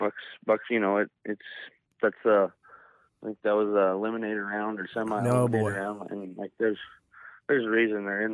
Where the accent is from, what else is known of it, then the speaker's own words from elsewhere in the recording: Big Valley, Alberta, Canada; In Canada. Yeah. We grew up there. And so I went to school in our little hometown there, Big Valley.